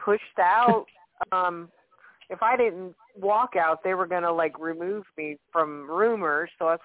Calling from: Louisiana, United States; from Louisiana.

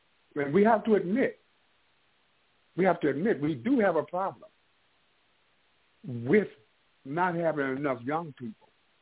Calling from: St. Louis, Missouri, United States; And I'm from the Electric City of St. Louis, Missouri.

